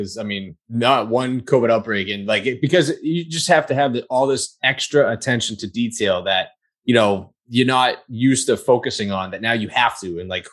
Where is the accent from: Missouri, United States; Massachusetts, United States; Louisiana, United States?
Massachusetts, United States; I grew up in the South Shore. Those are like the two beaches that I grew up going to.